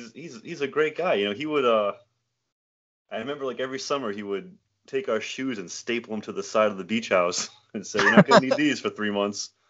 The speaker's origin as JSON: {"language": "English", "town": "Matunuck", "region": "Rhode Island", "country": "United States", "tie": "born or raised there", "said": "Yeah, Matunuck, Rhode Island."}